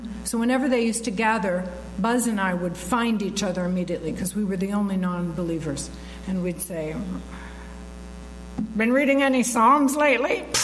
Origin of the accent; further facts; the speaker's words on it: London, Ontario, Canada; And I'm from London, Ontario. Everything in London, Ontario tries to be British.